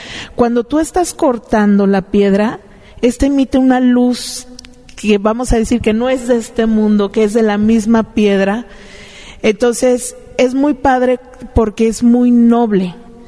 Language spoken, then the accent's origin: Spanish; Santa Rosalía, Baja California Sur, Mexico; Yo crecí toda mi infancia en Santa Rosalía, que era mitad desierto, mitad mar.